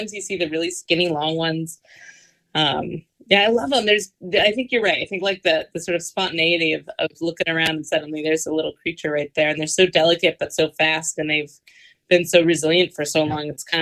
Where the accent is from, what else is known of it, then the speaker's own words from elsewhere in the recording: Connecticut, United States; Yeah, I grew up in Knowing, Connecticut, which is funny because I just recently returned back to the same area.